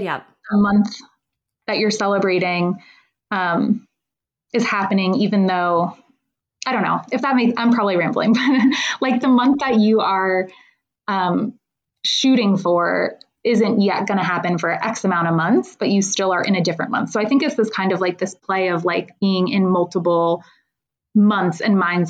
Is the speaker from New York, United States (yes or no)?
yes; New York, United States; I think growing up, I grew up on Eastern Long Island